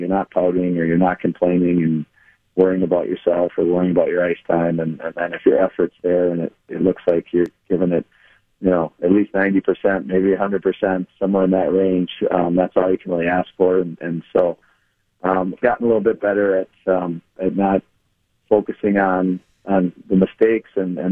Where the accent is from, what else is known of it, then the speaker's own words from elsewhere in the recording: Minneapolis, Minnesota, United States; I still like to consider myself from Minneapolis, and I grew up in Minneapolis